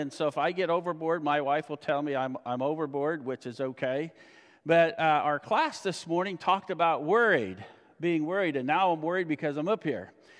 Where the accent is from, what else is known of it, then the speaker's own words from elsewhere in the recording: Pennsylvania, United States; I grew up in Pennsylvania with a very, very poor self-image.